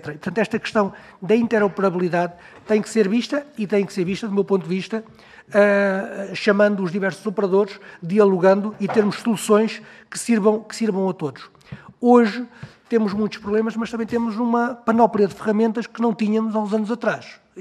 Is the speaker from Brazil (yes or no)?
no; Portugal; somos portugueses, estamos em Portugal, temos atividade privada